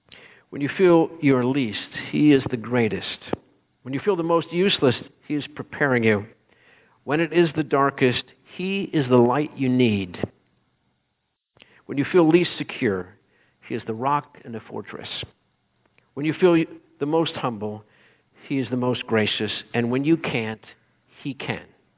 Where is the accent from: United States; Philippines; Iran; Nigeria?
United States; Pennsylvania; I grew up in Pennsylvania in the country, and I love the lights of Christmas.